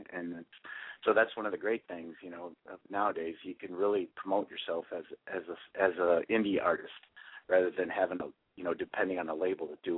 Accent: Bay City, Michigan, United States; And when we moved to Michigan, I grew up in Michigan, in a place called Bay City, Michigan, right next to Saginaw.

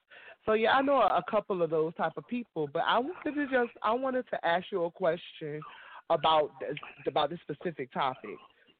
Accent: New York City, New York, United States; Hello, everybody. … from New York City.

